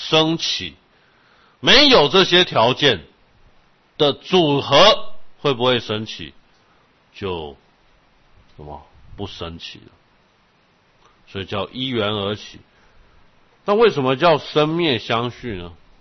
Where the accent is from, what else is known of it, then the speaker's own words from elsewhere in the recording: Taiwan; 我们台湾人讲话都会加一个啊，对于行菩萨道来说加一个啊字，大陆人就听得觉得很奇妙。